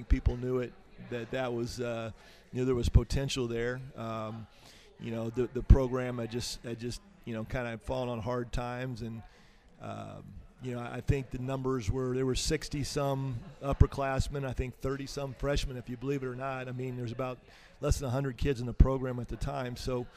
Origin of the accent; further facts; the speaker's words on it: Indiana, United States; And growing up in Hamilton County and having been a head coach at Noblesville